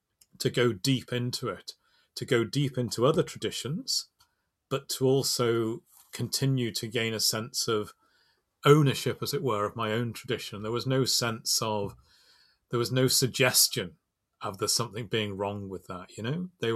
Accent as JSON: {"language": "English", "town": "Liverpool", "region": "North West England", "country": "United Kingdom", "tie": "born or raised there", "said": "You know, I come from Liverpool"}